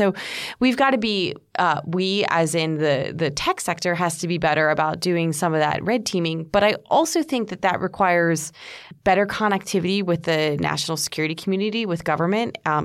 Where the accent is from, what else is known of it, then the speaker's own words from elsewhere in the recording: United States; look, I'm an American and we tend to be a little bit individualist.